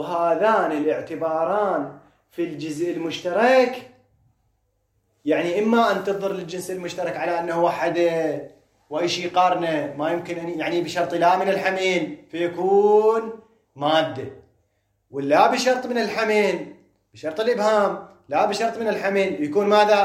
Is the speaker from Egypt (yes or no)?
no; Iraq; بعوضة عندنا بالعراق يسمونه بقى